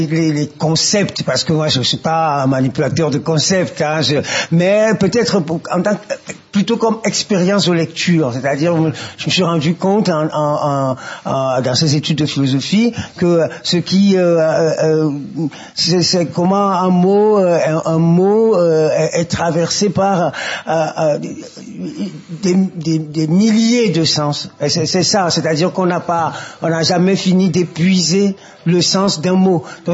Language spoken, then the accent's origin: French; Togo; moved away as an adult; now in France; Donc, je suis né au Togo, dans le golfe de Guinée, en Afrique de l'Ouest. Il y a exactement 49 ans. Bon, j'ai passé... toute mon enfance et toute ma jeunesse au Togo. Donc j'ai quitté le Togo à l'âge de 27 ans. Et je suis arrivé en France.